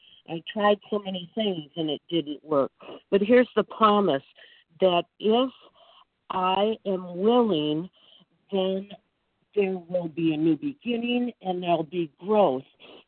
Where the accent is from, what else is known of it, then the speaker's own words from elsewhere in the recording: Michigan, United States; from Michigan, recovered compulsive overeater.